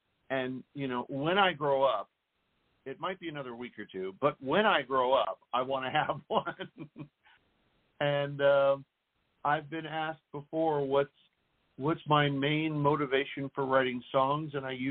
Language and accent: English; California, United States; Well, I'm a native Californian. I was born in San Francisco and raised just south of San Francisco on the peninsula.